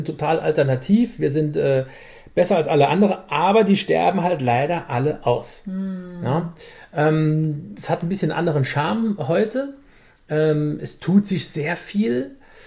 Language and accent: German; Saarland, Germany; So würde der Saarländer sagen, wenn wir es auf unserem Dialekt sagen.